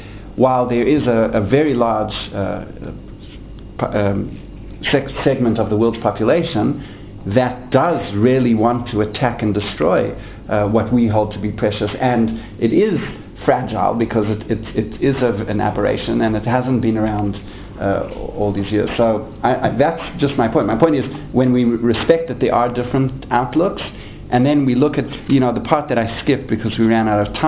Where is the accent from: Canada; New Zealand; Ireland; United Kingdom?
Canada; But, you know, I come from Canada.